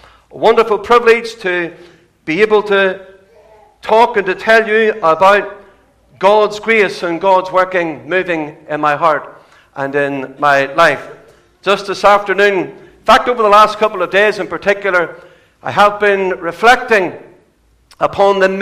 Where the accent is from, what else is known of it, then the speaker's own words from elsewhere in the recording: Lisburn, Northern Ireland, United Kingdom; I was born and brought up in Lisburn.